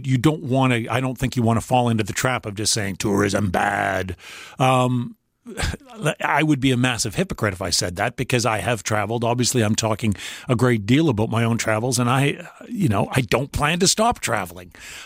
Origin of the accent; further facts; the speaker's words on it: Brandon, Manitoba, Canada; I grew up in Brandon, Manitoba. And the funny thing is now I travel back to Brandon, Manitoba whenever I can.